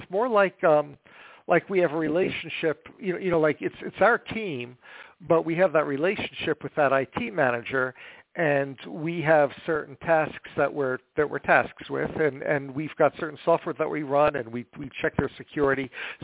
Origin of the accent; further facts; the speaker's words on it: New York City, New York, United States; now in Cary, United States; I'm originally from New York City, and we have clients up there that we service as well.